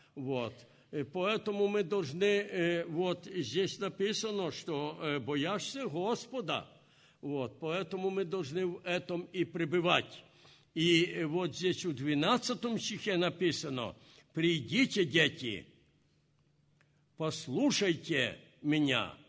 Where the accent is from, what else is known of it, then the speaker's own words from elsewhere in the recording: Poland; Я родился в Польше, жил в Польше, значит, это было в начале 30-х годов.